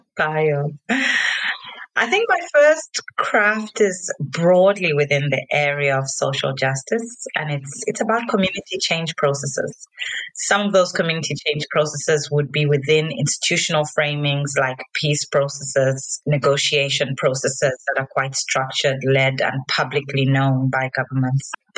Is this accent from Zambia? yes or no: yes; Zambia; also born or lived in United Kingdom; And so I was born there, but I am actually grew up in and know myself to be a Zambia located here on the African continent. So that's where I grew up. That's who I am. Yeah, that's where I'm from.